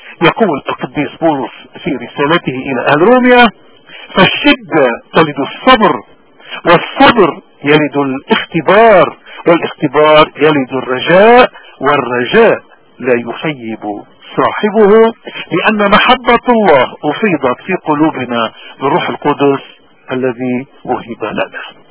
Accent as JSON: {"language": "Arabic", "country": "Lebanon", "said": "تسلحنا به كلبنانيين منذ 7000 سنة ولازمنا"}